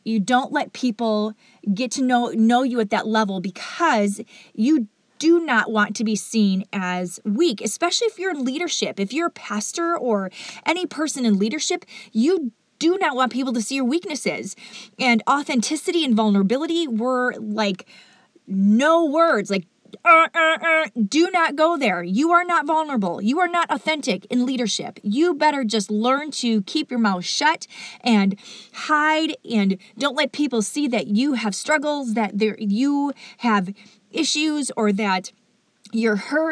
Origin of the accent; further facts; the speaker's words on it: Midwest, United States; Yet even though I grew up in the Midwest, I realized that we are not meant, as humans, we are not meant to isolate.